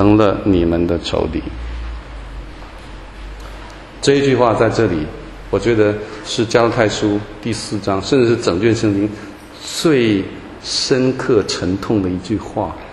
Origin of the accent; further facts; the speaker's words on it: Taiwan; 我们台湾人用导电啊，这个电导了，导电。